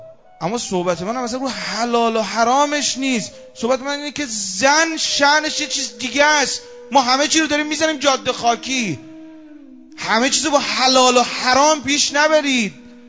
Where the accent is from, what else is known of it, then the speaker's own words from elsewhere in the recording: Mazandaran, Iran; من خودم اهل مازندرانم